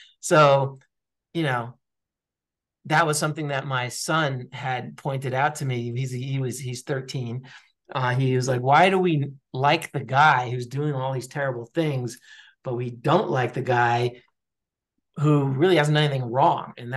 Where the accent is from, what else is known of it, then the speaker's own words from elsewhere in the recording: New York, United States; now in Colorado, United States; You know, I grew up in New York, and I'm not a cowboy at all. I live in Colorado now